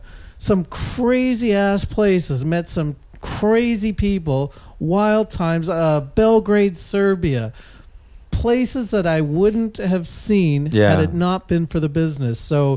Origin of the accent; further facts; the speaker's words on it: Calgary, Alberta, Canada; Right, born and raised in Calgary.